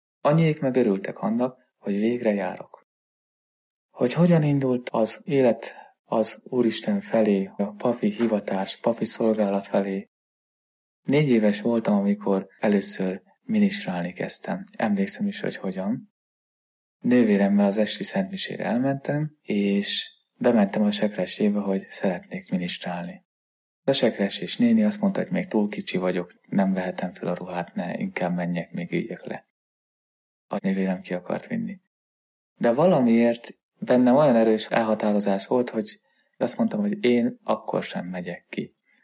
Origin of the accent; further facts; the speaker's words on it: Göd, Pest, Hungary; diakónus, Gödről származom.